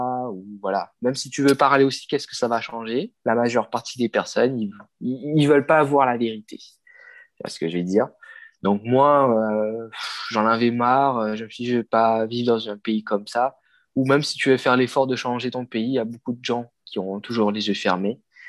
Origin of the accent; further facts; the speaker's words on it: Port Louis, Mauritius; moved away as an adult; now in France; J'ai 25 ans, hein, donc moi je viens de l'île Maurice. Je suis né à Port-Louis, donc la capitale de l'île Maurice. Et je suis arrivé en France en 2016, quoi, pour les études.